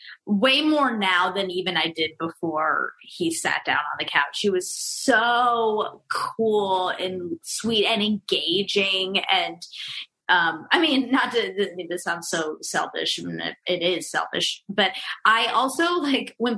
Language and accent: English; Georgia, United States; growing up in Georgia, obviously going to UGA, I mean, I have so many guy friends who would like that.